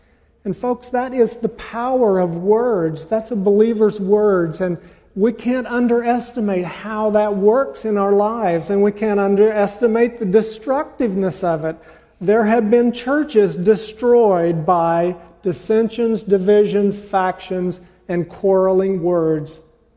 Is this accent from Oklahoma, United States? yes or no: yes; Oklahoma, United States; also born or lived in Colorado; we grew up in Oklahoma, moved to Colorado for a considerable number of years, then moved back to Oklahoma.